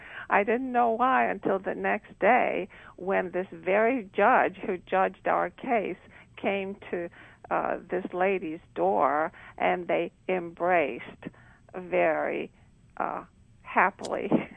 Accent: Romania; on my last trip to Romania, I went to my hometown and checked on my tree that I planted when I was about 12 years old, and it was still very much alive and huge.

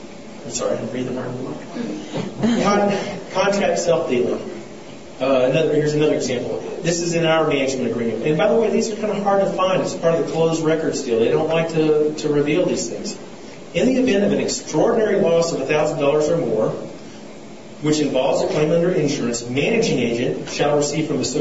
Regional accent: Austin, Texas, United States; if any of you keep up with the Dallas paper, I'm from Austin

